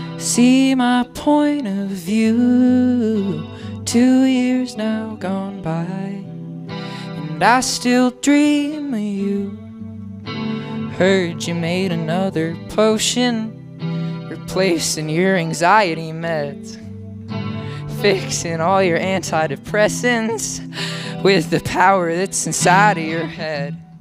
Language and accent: English; Minnesota, United States; So I'm originally from Minnesota.